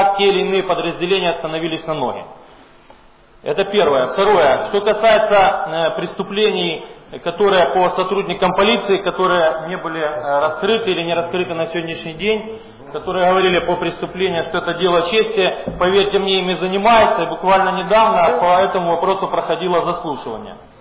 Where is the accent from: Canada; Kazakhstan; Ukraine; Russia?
Ukraine; я украинец, в Одессе я прохожу службу с 99 года, у меня здесь родились дети, я здесь живу